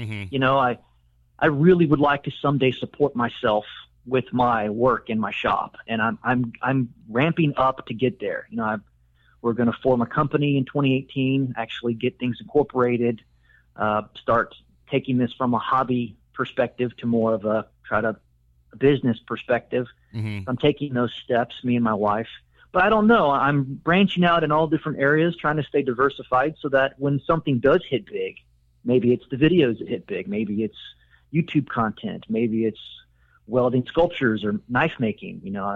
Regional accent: Alabama, United States; I didn't grow up in a car culture. I grew up in the Deep South, mm-hmm. in Alabama, but I always loved cars

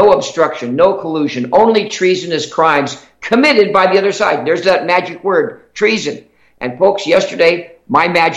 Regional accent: New York City, New York, United States; born there; I mean, I was born in New York City

